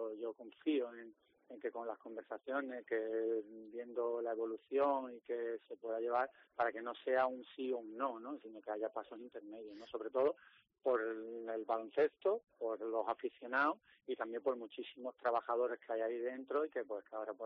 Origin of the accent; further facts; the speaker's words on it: Málaga, Andalusia, Spain; pues como aficionado, como amante de este deporte, como malagueño